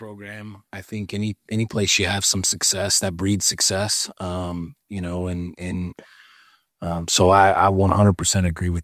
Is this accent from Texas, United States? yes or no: no; New Mexico, United States; I'm from New Mexico. We've been out here since 2017.